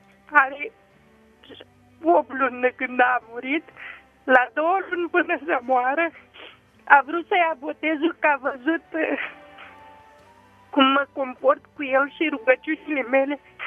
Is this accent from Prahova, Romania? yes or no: yes; Sătărăi, Prahova, Romania; sunt din Sătărăi, județul Prahova.